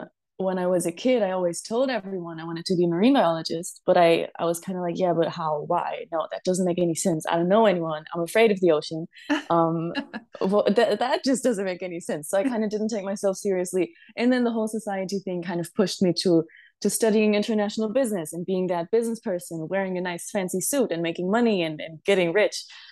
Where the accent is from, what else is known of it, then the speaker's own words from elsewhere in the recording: Germany; I grew up in Germany in a very, the German kind of mindset and environment